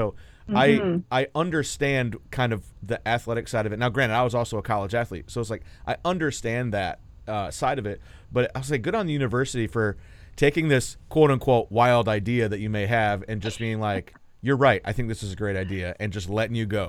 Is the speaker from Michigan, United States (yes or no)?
yes; Ann Arbor, Michigan, United States; So I'm from Ann Arbor.